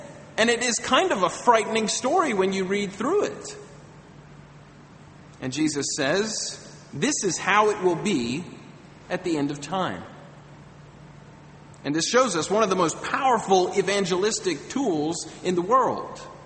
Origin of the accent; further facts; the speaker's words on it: United States; now in -; I'm actually from the United States, if you can't tell by my accent. And back when I was in the U.S., before I was married, I lived with two roommates.